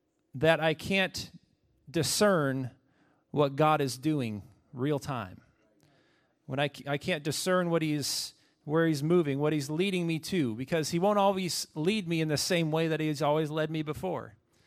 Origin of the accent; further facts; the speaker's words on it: Washington, United States; I grew up in Eastern Washington between Clay Elm and Ellensburg for the majority of the first 22 years of my life or so.